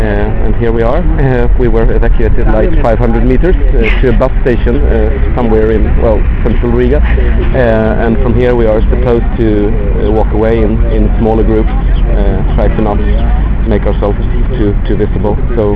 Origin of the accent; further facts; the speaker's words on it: Sweden; English is a second language; I'm from Sweden